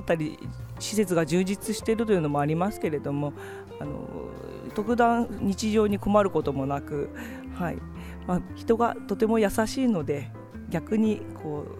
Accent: Akiruno, Tokyo, Japan; now in Fukushima, Japan; 出身は東京になります。東京都あきる野市という、まあ、東京田舎の方からやってきました。

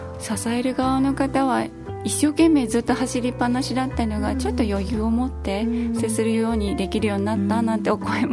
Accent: Iino, Fukushima, Japan; 自分の実家が飯野町で

